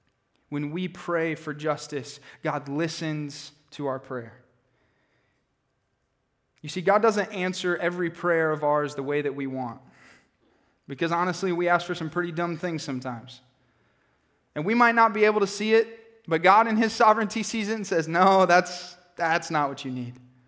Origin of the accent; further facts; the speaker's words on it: Des Moines, Iowa, United States; Here's the reality, guys. I'm from Des Moines. I don't know Cedar Rapids.